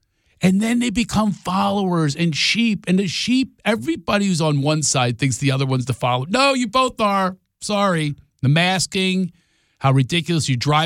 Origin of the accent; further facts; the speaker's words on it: Philadelphia, Pennsylvania, United States; I'm from Philadelphia. We do not suffer fools in Philadelphia.